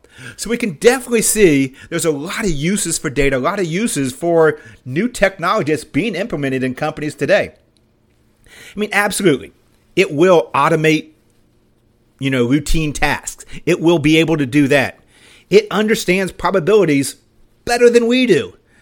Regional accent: Appalachia, United States; I mean, I grew up in Appalachia area, and we love tall tales

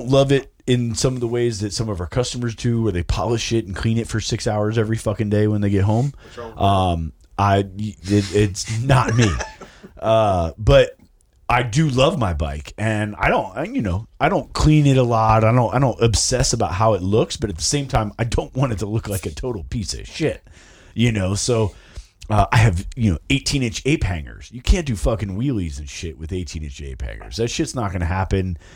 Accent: Florida, United States; I come from Florida originally. And down there, it's just it's a really big thing.

